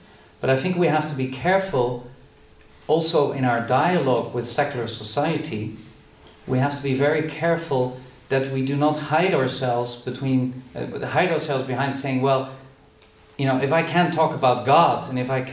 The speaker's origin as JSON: {"language": "English", "country": "Netherlands", "said": "I remember very well the discussion in the 80s when abortion was legalized in the Netherlands."}